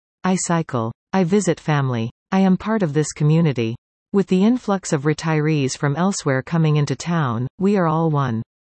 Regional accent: Trinidad & Tobago; now in Wasaga Beach, Canada; I had no opportunity to do that kind of stuff when I was growing up in Trinidad.

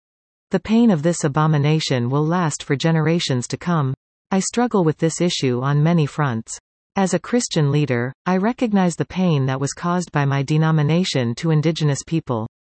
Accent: Canada; As a Canadian, who grew up with the ideal of a Canadian mosaic

